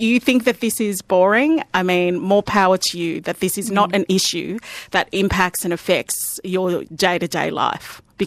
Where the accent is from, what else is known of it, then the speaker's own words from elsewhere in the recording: Preston, North West England, United Kingdom; and often I just say, I'm from Preston, you know, and try to leave it there.